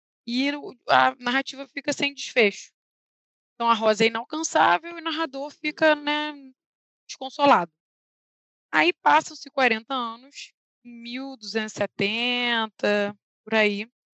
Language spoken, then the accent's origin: Portuguese; Rio de Janeiro, Brazil; Eu sou carioca, né? dá para perceber, mas enfim.